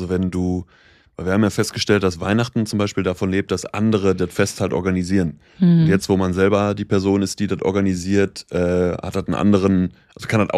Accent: Bocholt, North Rhine-Westphalia, Germany; das war bei uns in Bocholt so das Spaßbad

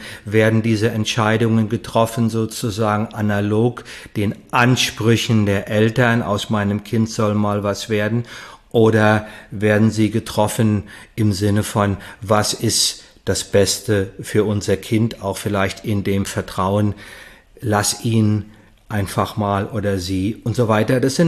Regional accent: Heidesheim, Rhineland-Palatinate, Germany; ich komme aus Heidesheim, ein kleines Dorf zwischen Mainz und Ingelheim

